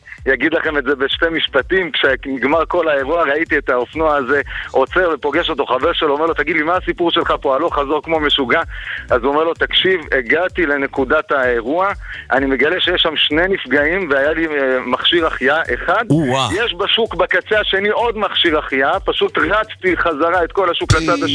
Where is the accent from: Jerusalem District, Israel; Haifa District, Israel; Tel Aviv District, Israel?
Jerusalem District, Israel; Jerusalem; הסיפור שלי הוא ממש מדהים, אני מירושלים, והסיפור הוא גם על ירושלים.